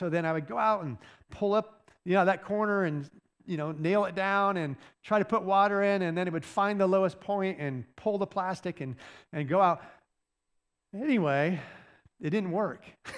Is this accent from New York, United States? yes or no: no; Michigan, United States; I grew up in Michigan, and in Michigan, there's a lot of schools that have hockey teams, but I did not. I grew up in a small school that didn't have a hockey team, but I really liked playing hockey.